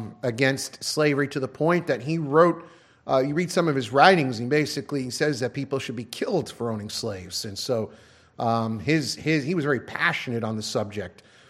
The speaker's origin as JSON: {"language": "English", "region": "New York", "country": "United States", "said": "We're from New York, so we have our own issues up here."}